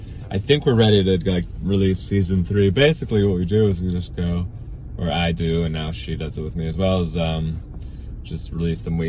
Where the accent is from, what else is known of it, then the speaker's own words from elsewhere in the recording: Everett, Washington, United States; But I flew in from Everett, which is my hometown.